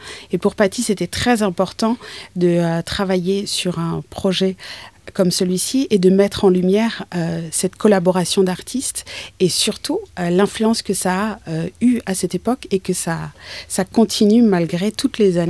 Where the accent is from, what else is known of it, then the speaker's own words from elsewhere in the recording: France; comme je suis française et la seule de la troupe